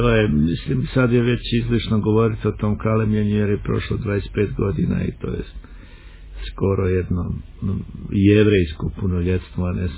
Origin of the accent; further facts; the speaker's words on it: Vareš, Zenica-Doboj Canton, Bosnia & Herzegovina; also born or lived in Belgrade, Serbia / Herzegovina; pola života sam proveo u Hercegovini. Onu drugu polovinu dijelim na dvoje, to je djetinjstvo, tamo gdje sam rođen, u Varešu, Planinici, a ona jedna polovina je bila u Beogradu